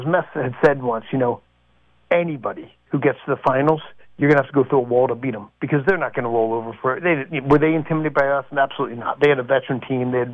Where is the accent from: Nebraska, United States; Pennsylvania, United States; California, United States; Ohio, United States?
Pennsylvania, United States; Philadelphia; moved away as an adult; now in New York, United States; You know, I grew up in Philly when the Broad Street Bullies were winning.